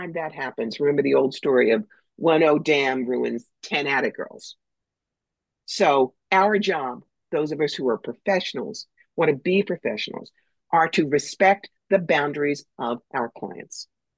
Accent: New York, United States; I'm from New York. Don't screw with me.

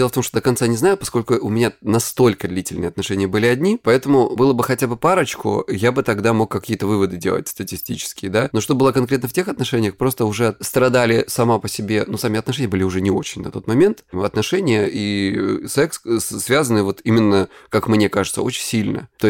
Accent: Krasnodar Krai, Russia

